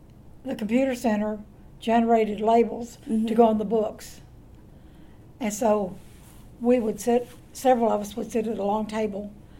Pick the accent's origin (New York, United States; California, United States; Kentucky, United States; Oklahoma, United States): Kentucky, United States; Louisville; born there; I was born in Louisville, Kentucky, and my husband got his first teaching job, first and only teaching job here.